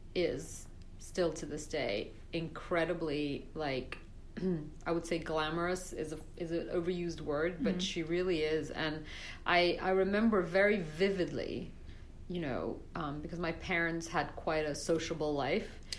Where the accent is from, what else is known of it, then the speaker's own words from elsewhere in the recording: Belgium; So I was living in Brussels. Okay. I grew up in Belgium.